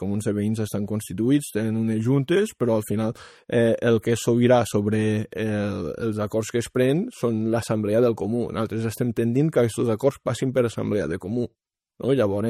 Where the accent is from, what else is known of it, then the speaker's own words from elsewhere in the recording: Lladrós, Catalonia, Spain; la festa major del meu poble, la festa major de Lladrós